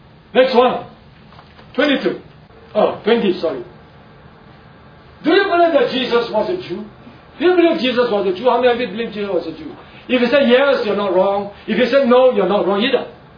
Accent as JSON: {"language": "English", "country": "Singapore", "said": "I said, no, I'm Singaporean. Oh, you know, no, Ching Chong Chang. You're Chinese. No, I'm a Singaporean. But you look Chinese. I look Chinese, yes."}